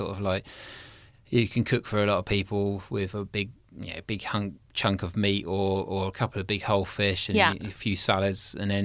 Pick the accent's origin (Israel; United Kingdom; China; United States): United Kingdom; we grew up in just outside Mason, a place called Snodden. It's a little village, well, it was a village, now it's a town.